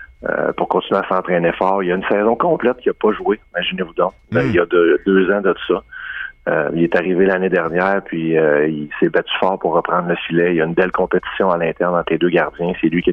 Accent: Chicoutimi, Quebec, Canada; j'étais très attaché, tu le sais, Anthony, avec les Saguenayens à Chicoutimi, ma ville natale

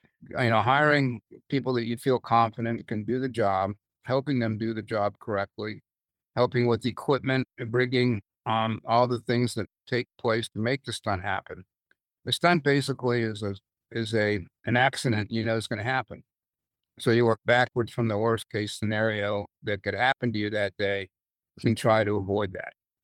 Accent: Miami Springs, Florida, United States; also born or lived in New York; Well, I was born in New York, moved to Miami Springs when I was a little kid.

